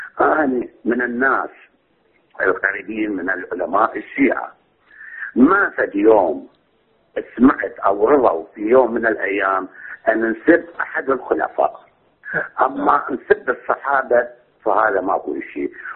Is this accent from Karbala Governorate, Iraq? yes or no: no; Baghdad, Baghdad Governorate, Iraq; أنا من بغداد شيعي جعفري 12.